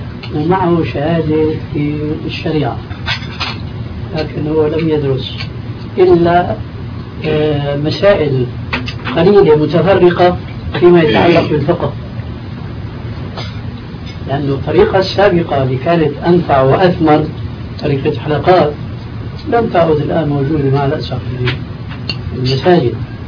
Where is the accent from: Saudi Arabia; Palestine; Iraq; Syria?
Syria; أما جماهير الناس كما يقولون عندنا في سوريا